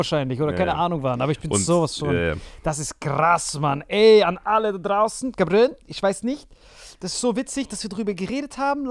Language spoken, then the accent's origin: German; Morocco; now in Germany; Ich sehe überall auf TikTok diese marokkanischen Flaggen, die ich sonst nur von meiner Heimat aus kenne.